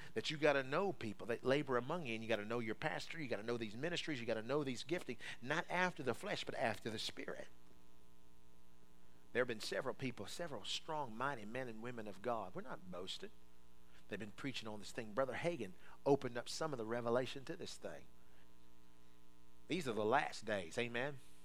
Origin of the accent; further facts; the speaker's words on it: Maryland, United States; This ain't my hometown. My hometown is in Maryland.